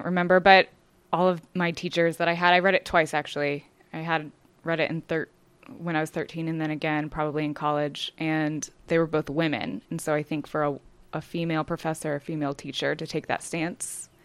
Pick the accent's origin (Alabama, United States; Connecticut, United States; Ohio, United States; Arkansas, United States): Arkansas, United States; I mean, I obviously, well, you know, I'm from Arkansas, very conservative.